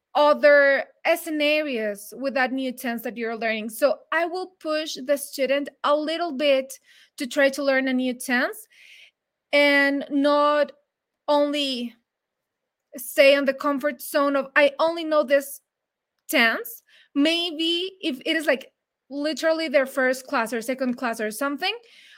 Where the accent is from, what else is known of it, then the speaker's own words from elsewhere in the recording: Mexico; I have heard that a lot, but I'm from Mexico.